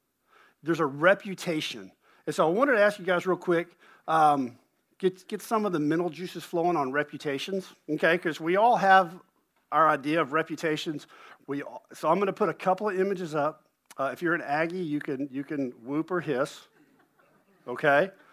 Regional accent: Fort Worth, Texas, United States; also born or lived in Dallas; I'm from Dallas. I grew up in Fort Worth, you know, and so I'm a Rangers fan, I'm a Cowboys fan

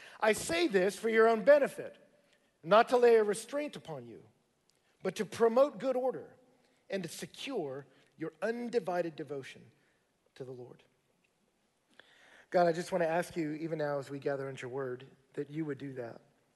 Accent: Katy, Texas, United States; I grew up out in Katy, and you know, you don't often remember what people say to you

